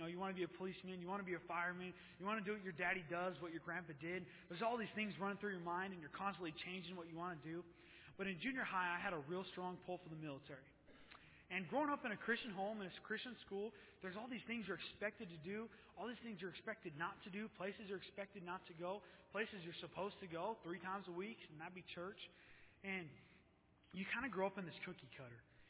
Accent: Santa Clara, California, United States; I grew up in Santa Clara, California. North Valley Baptist Church, my home church, Pastor Jack Trever.

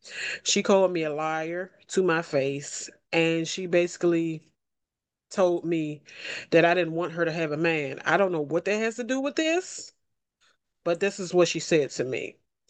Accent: Washington, District of Columbia, United States; I am from Southeast Washington, D.C., and I'm here to tell you my story.

